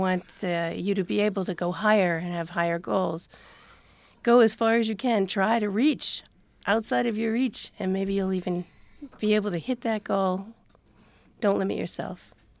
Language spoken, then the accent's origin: English; New York, United States; but I am from New York, so I can be kind of cynical too.